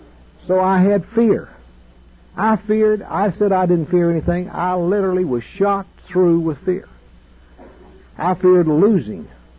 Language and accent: English; Texas, United States; I was raised in West Texas, and I wasn't afraid. Men were not afraid in West Texas.